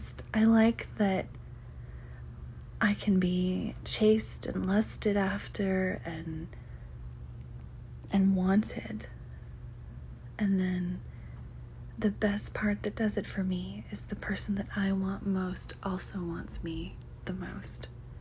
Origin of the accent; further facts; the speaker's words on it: United States; I think that as an American, it's easy to just sort of get lost in your own country